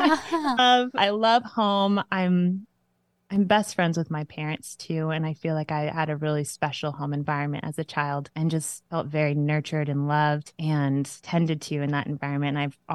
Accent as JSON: {"language": "English", "country": "Mexico", "tie": "born or raised there", "said": "And I grew up in Mexico as a missionary kid down there and then came over here, met my man"}